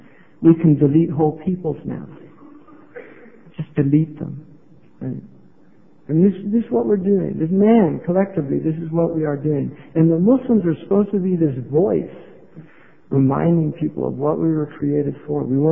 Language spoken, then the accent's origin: English; California, United States; I grew up in this city when there wasn't a yellow haze. I mean, literally, I grew up in Marin County when there wasn't all of this CO2 being thrown out into the biosphere, right?